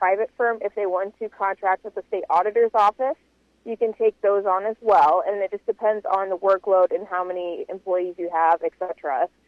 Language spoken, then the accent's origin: English; Iowa, United States; But, yeah, so born and raised in Iowa County.